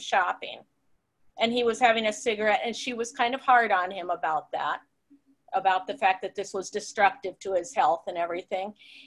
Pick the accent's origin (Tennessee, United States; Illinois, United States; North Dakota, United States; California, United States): California, United States; I'm from California, so I have lots of family in California and lots of family in Seattle